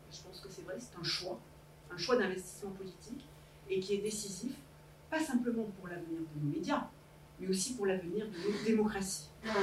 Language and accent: French; South-West France, France; accent: South-West French; On avait un accent dans le Sud-Ouest, on avait un accent, alors je sais que ça s'entend encore quand je vous parle à la radio, mais on avait un accent très prononcé.